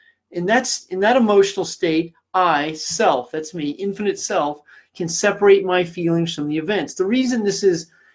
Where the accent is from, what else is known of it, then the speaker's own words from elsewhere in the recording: Kansas City, Missouri, United States; Then I will be in my hometown, where my homies are. That would be Kansas City, Missouri.